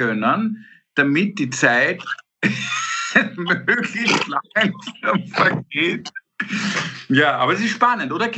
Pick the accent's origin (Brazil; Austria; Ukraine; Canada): Austria; Jetzt könnten wir als Österreicher zumindest anfangen.